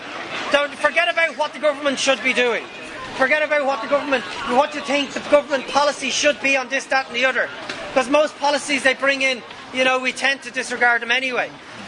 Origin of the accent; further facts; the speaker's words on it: Ireland; That's why it's much better that we as Irish people learn our own language from a very young age.